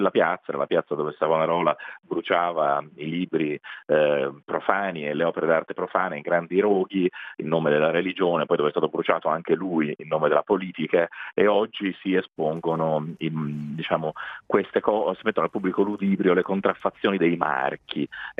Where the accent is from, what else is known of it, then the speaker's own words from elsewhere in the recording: Florence, Tuscany, Italy; lo dico da fiorentino